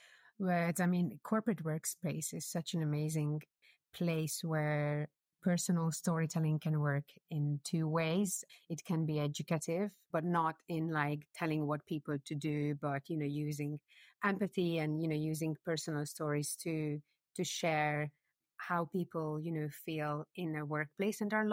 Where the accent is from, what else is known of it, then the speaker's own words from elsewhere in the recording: Hungary; accent: Eastern European; English is a second language; moved away as an adult; also born or lived in India; now in London, United Kingdom; I'm actually based in London, but I'm originally Hungarian, so obviously people can hear my accent. Some people can even guess that I have an Eastern European accent, but I've lived in the UK for about 12 years and a year and a half in between in India.